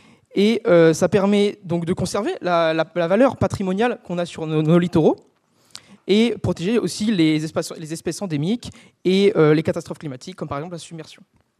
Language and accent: French; Normandy, France; Et en fait, chez nous, en Normandie